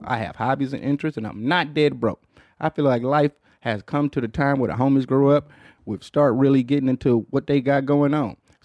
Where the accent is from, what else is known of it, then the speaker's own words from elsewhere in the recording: Detroit, Michigan, United States; Yeah, me too. I'm from Detroit.